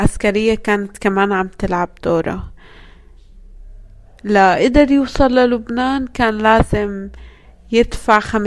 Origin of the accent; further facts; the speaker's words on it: Palestine; ببساطة لأنه يمكن لأنه إحنا فلسطينيين